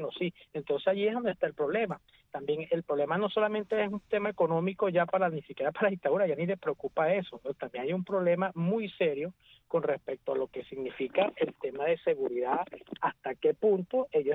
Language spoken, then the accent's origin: Spanish; Barinas, Venezuela; Venezuela, en el caso de Barina, por ejemplo, de donde yo soy